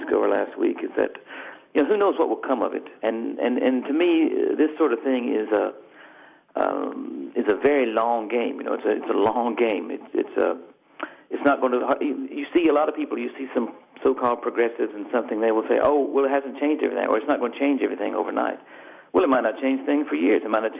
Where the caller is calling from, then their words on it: England, United Kingdom; I'm speaking from England, so I'm a little bit behind the news over in America